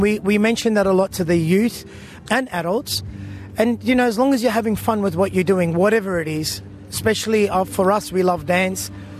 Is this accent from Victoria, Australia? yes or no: yes; Melbourne, Victoria, Australia; being born and raised in Melbourne and being attached to numbers and age, the best advice I ever got